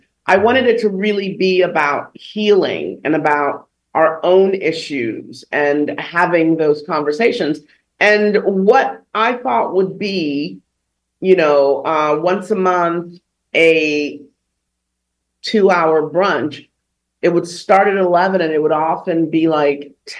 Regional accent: United States; English is a second language; the way that I was brought up, I didn't speak English in my house growing up. So I have always felt that this is home, you know. So there's always been that dividing line, which was the threshold of my front door growing up, where when I was on one side, it was Africa. When I was on the other side, it was America.

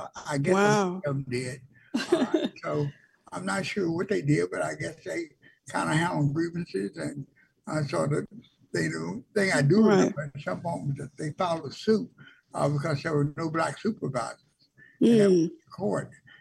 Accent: Bogalusa, Louisiana, United States; Bogalusa was a city, and it was they had a factory there. So most of the areas surrounding Bogalusa were farming areas. But we were a city. We did not farm. We had paper mill and a box factory.

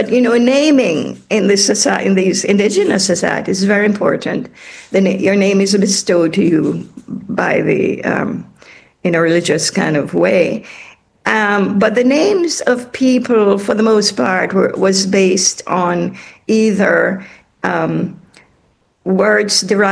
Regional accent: Jamaica; So my interest springs from the fact that I'm a Jamaican.

